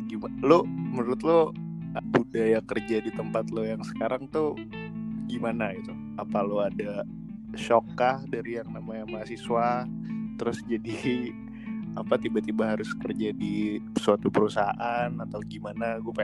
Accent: Tangerang, Banten, Indonesia; also born or lived in Jakarta; Lahir dan besar di Tangerang

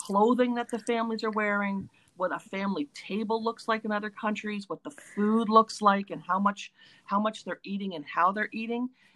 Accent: Canada; And I love being Canadian. I will always be Canadian. I'm very proud of it.

